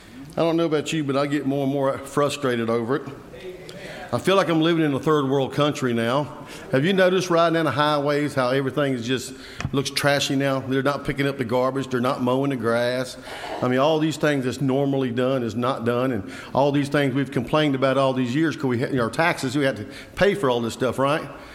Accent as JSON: {"language": "English", "country": "United States", "tie": "born or raised there", "said": "I remember the America I grew up in wasn't like that. I grew up in America where they didn't mind saying something."}